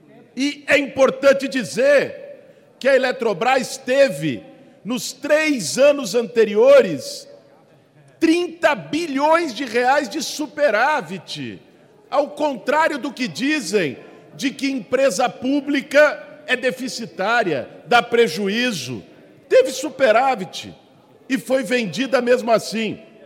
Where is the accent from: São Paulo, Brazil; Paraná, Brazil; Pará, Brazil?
São Paulo, Brazil; Eu sou de São Paulo